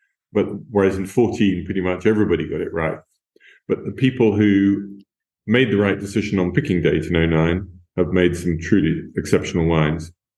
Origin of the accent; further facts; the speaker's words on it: England, United Kingdom; It is because I'm English, absolutely.